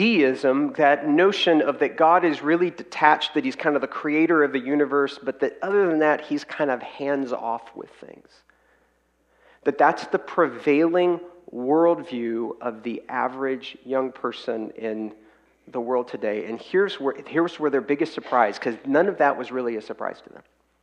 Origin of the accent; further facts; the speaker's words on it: Texas, United States; I grew up in Texas my whole life long. And I had never lived outside of the great state of Texas